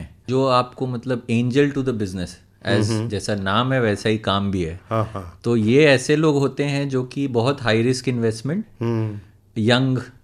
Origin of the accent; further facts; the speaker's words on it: Patna, Bihar, India; now in Mumbai, India; नहीं नहीं, मैं ओरिजिनली पटना से हूँ.